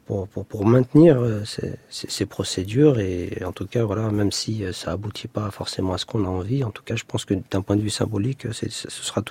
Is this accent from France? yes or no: yes; Lyon, Auvergne-Rhône-Alpes, France; Alors mon problème moi c'est que je suis lyonnais, j'ai jamais vécu à Paris.